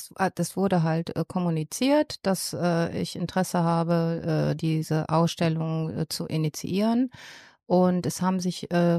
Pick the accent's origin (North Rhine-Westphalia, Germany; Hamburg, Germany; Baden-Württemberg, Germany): North Rhine-Westphalia, Germany; Düsseldorf; Genau, ich bin Düsseldorferin. Ich wohne im Düsseldorfer Süden. Und Düsseldorf ist mir ans Herz gewachsen.